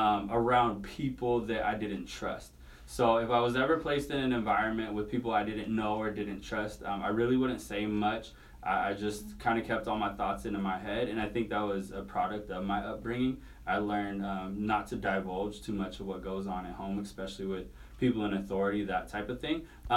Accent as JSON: {"language": "English", "town": "Reno", "region": "Nevada", "country": "United States", "tie": "born or raised there", "said": "So I was born and raised here in Reno by a single mother"}